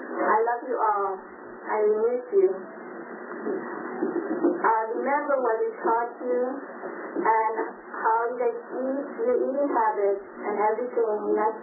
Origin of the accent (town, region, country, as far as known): England, United Kingdom; now in Waco, United States